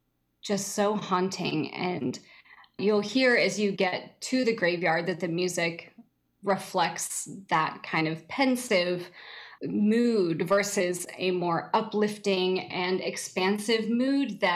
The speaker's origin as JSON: {"language": "English", "town": "Oak Ridge", "region": "Tennessee", "country": "United States", "tie": "born or raised there", "said": "I grew up in East Tennessee. I grew up in Oak Ridge."}